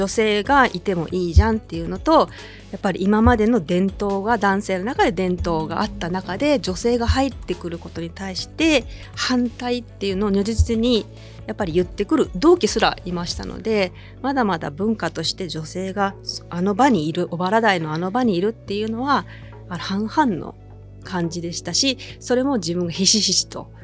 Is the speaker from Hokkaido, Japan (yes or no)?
no; Kochi, Japan; 私は出身が高知県なんですけれど、